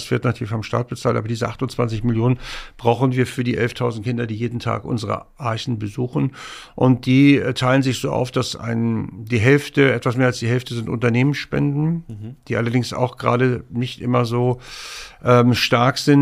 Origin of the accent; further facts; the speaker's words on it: Hamburg, Germany; Also erstmal bin ich auf St. Pauli groß geworden in Hamburg, also dem größten prostituierten Viertel von Europa.